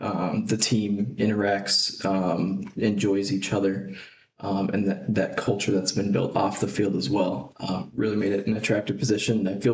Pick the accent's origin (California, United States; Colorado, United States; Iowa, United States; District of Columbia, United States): Iowa, United States; Ankeny; growing up in Ankeny, I love the community. I love the soccer community here. And my wife and I, with this opportunity coming up, just felt like now was the right time to make the move back.